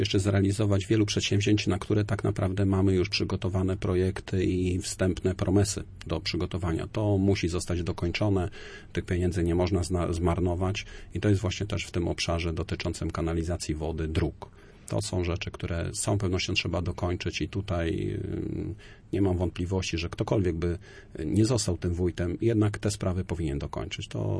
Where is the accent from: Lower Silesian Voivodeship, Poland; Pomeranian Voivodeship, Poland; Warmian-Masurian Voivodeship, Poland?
Pomeranian Voivodeship, Poland; ja sam osobiście pochodzę z Kociewia, przyszedłem tutaj na ten teren napływowo, a to dlatego, że wcześniej byłem też oficerem Wojska Polskiego, służyłem w Siłach Powietrznych jako nawigator. Tu mnie skierowano do pracy i tu zapuściłem korzenie.